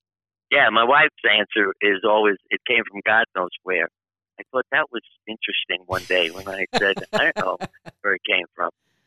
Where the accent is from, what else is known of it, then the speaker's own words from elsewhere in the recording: Brooklyn, New York, United States; We grew up together in Brooklyn, New York.